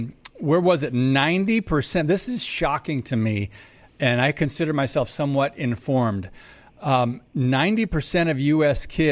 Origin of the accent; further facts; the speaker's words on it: Michigan, United States; I grew up in Michigan, so I'm a Wolverines fan.